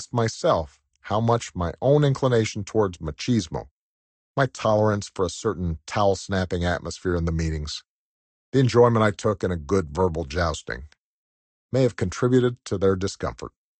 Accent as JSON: {"language": "English", "country": "United States", "tie": "born or raised there", "said": "I felt that as much as any of us growing up in America can be free of bias, they passed the test."}